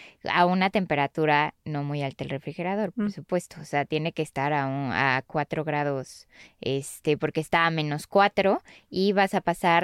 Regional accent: Mexico; nosotros como mexicanos, muchos mexicanos no sabemos qué es la trazabilidad

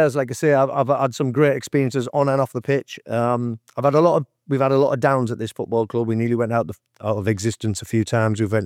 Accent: Hartlepool, North East England, United Kingdom; So I went into training in my hometown club of Hartlepool. That was the club I paid for. That's where I came through the youth setup and got a professional contract when I was 18.

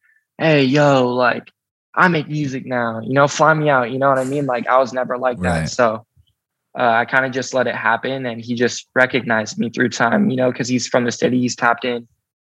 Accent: Seattle, Washington, United States; Well, with Charlie, that's just my bro. We're from Seattle together.

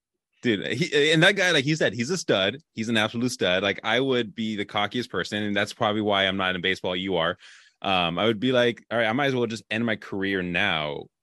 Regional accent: California, United States; I grew up in California, so that's my team.

